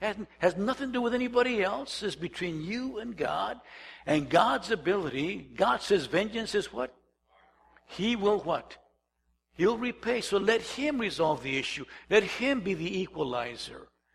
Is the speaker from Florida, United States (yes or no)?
no; Calexico, California, United States; I mean, I'm come from Calexico in the month of June. It's 120 degrees outside.